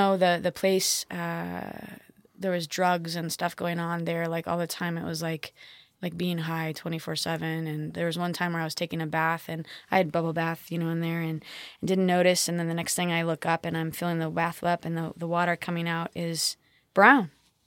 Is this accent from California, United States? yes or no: yes; Santa Clarita, California, United States; So I grew up in a small suburb called Santa Clarita